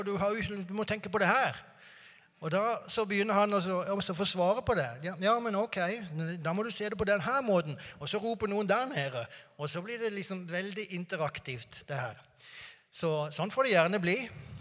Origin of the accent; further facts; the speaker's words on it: Mandal, Agder, Norway; accent: Sørlandet dialect; så flyttet vi hjem tilbake igjen til Norge og bor nå i Mandal igjen. Der jeg kommer fra, så jeg håper det går bra med sørlandsdialekt, selv om den er litt grann utvannet.